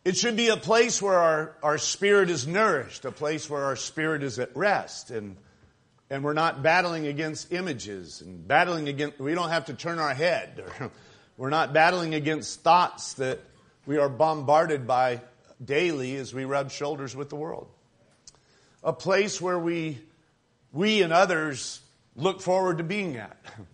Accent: Midwest, United States; I actually was bothered by this as a Baptist. We were raised in the Midwest.

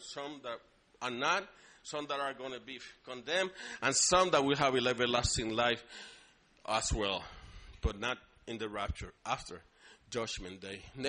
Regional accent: Puerto Rico; born there; I was born in Puerto Rico.

